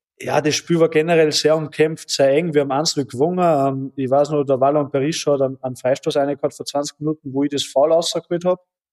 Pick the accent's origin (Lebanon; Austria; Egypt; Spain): Austria; wir Österreicher